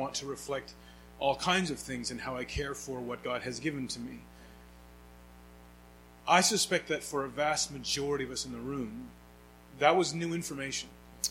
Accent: Oromocto, New Brunswick, Canada; I grew up in Oromocto, New Brunswick, a stone's throw away, was a First Nations reserve.

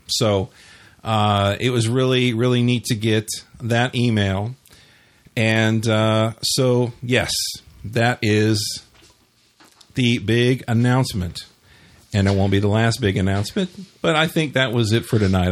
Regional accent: San Bernardino, California, United States; So again, like I say, I'm from San Bernardino.

